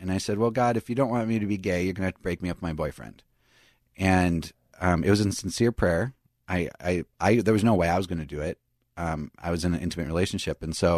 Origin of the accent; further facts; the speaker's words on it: Northfield, Minnesota, United States; I grew up in Northfield. I was in Northfield at the time.